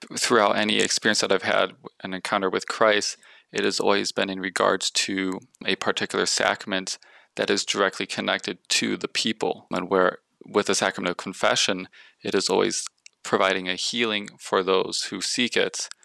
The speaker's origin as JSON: {"language": "English", "region": "Wisconsin", "country": "United States", "said": "I am from Nisida, Wisconsin."}